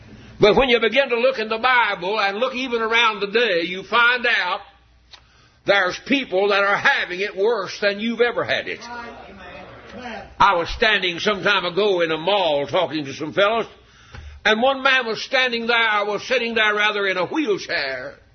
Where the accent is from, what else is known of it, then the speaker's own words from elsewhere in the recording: United States; But I thank God I'm an American.